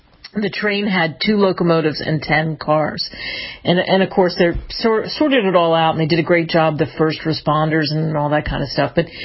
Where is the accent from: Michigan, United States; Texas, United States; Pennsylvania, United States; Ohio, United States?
Pennsylvania, United States; Philadelphia; I can remember one that really stood out because I'm from Philadelphia